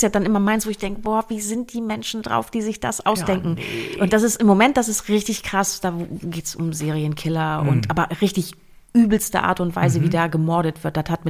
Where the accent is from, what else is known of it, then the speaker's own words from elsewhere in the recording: Bremen, Germany; bei uns da in dem Bremer Raum, wo ich ja groß geworden bin